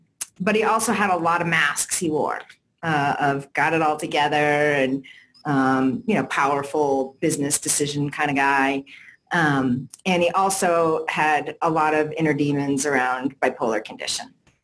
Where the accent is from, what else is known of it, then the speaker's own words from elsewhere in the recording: Connecticut, United States; born there; now in Denver, United States; I was born in Connecticut, but not a New Englander. Mm. I moved out to Denver in 1990